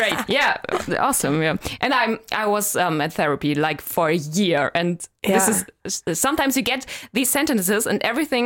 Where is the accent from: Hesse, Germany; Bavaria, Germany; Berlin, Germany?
Berlin, Germany; I'm from Berlin. I was born here